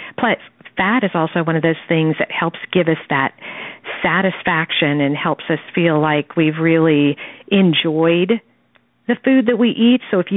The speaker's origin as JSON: {"language": "English", "region": "California", "country": "United States", "tie": "born or raised there", "said": "I had not heard, and I grew up in Southern California, I had not heard that it was called the Salad Bowl"}